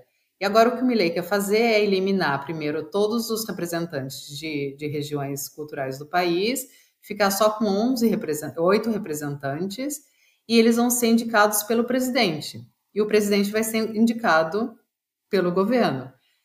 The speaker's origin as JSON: {"language": "Portuguese", "town": "La Plata", "region": "Buenos Aires Province", "country": "Argentina", "said": "Eu que venho de La Plata, assim, tem uma rixa entre La Plata e Buenos Aires, e La Plata está do lado."}